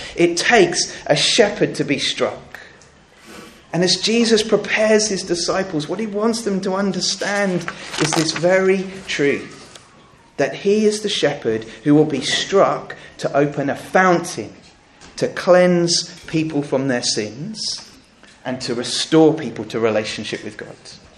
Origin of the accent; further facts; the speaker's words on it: South East England, United Kingdom; I grew up in Sussex, and there were quite a number of sheep around in Sussex.